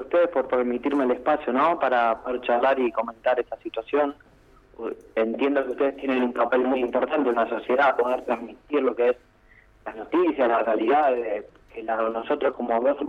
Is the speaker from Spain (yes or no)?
no; Buenos Aires, Argentina; soy de Buenos Aires. Vengo acá a hacer un proceso de ordenamiento.